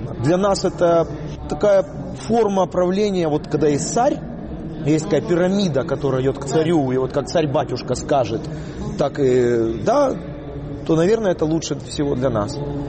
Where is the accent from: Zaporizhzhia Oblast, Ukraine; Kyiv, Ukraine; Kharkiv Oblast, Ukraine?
Kyiv, Ukraine